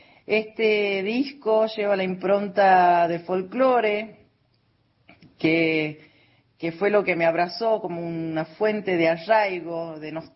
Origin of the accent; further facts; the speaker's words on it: Monteros, Tucumán, Argentina; los paisajes de Catamarca y Tucumán, a donde trajimos a mi niño a vivir. Yo soy de Monteros, ¿no? O sea que volvimos al NOA.